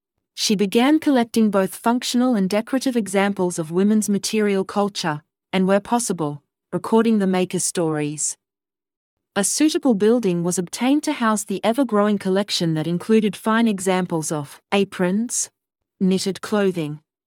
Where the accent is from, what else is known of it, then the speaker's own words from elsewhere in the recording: Australia; born there; also born or lived in Scotland; Yes, I was born in Australia, but I'd always considered myself a citizen of the world, the result of visiting my parents in far-flung countries for many years.